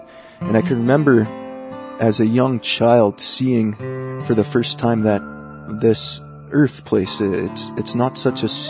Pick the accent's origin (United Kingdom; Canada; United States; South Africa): Canada; Kikino, Alberta; I'm from Kikino, Alberta. It's a Métis settlement about 40 kilometers south of Lac La Biche.